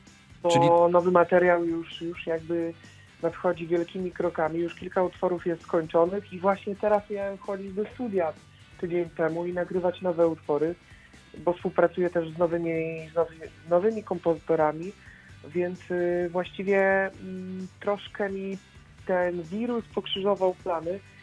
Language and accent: Polish; Kożuchów, Lubusz Voivodeship, Poland; also born or lived in Będzin; A że się urodziłem w Będzinie, to jest jedna część mojego życia, ale wychowałem się w województwie lubuskim w Kożuchowie.